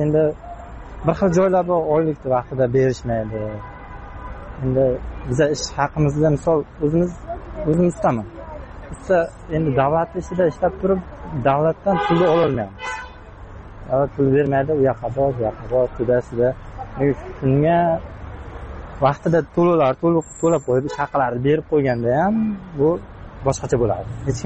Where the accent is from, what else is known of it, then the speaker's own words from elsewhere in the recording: Kashkadarya Region, Uzbekistan; Bizlar o'zim Qashqadaryodanman.